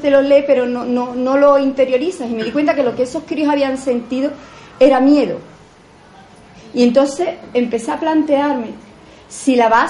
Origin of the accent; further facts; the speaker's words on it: Sanlúcar de Barrameda, Andalusia, Spain; now in Espartinas, Spain; Cuando la gente me pregunta, ¿tú de dónde eres? Y digo, yo soy de Sanlúcar. ¿Pero dónde vives? Digo, vivo en Espartina, pero soy de Sanlúcar. Porque realmente me siento sanluqueña y soy sanluqueña.